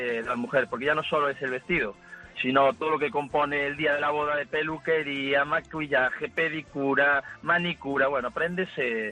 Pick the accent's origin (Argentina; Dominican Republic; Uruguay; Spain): Spain; Viveiro, Galicia; De Galicia, de Viveiro, un pueblo de norte de Lugo.